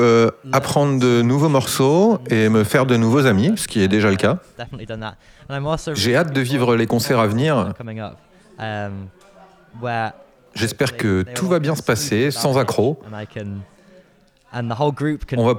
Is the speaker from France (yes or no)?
no; Kendal, North West England, United Kingdom; French is a second language; Je viens de Kendal, en Cambria, qui est en Angleterre.